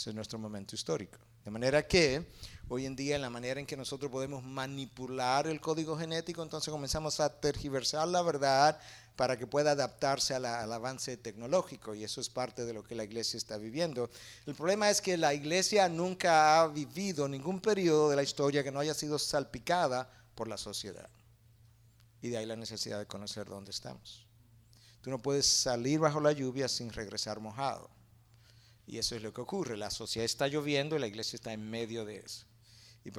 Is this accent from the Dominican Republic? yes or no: yes; Dominican Republic; Múltiples presidentes en República Dominicana, de donde yo vengo, han sido acusados de corrupción